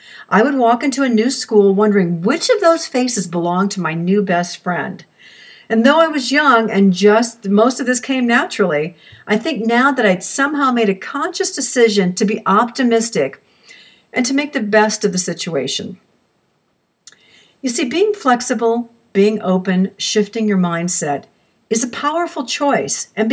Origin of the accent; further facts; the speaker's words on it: Arizona, United States; born there; also born or lived in Oklahoma / San Diego / Brazil / Alabama; We moved an awful lot. In 1951, I was born in Arizona. Then in 52, moved to Oklahoma. 53, San Diego, 56, Brazil, 1959, Alabama, then moved on to Hawaii, Texas, Illinois, and finally California.